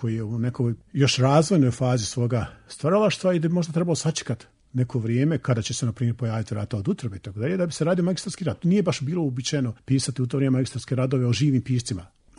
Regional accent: Tuzla, Tuzla Canton, Bosnia & Herzegovina; ja sam došao iz Tuzle i tako dalje

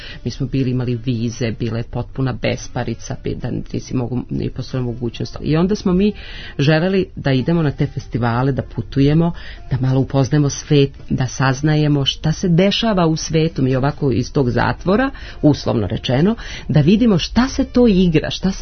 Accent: Southern and Eastern Serbia, Serbia; born there; first language Vlach; Serbian is a second language; pošto sam ja rođena tamo na Homoljskim planinama i onda sam se preselila u Petrovac na Mlavi i naučila jezik taj prvi srpski sa, eto, nekim dijalektom.

